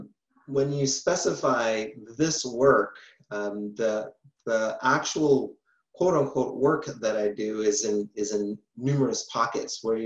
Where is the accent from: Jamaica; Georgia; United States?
Jamaica; born there; I was born in Jamaica, and I am from a biracial family.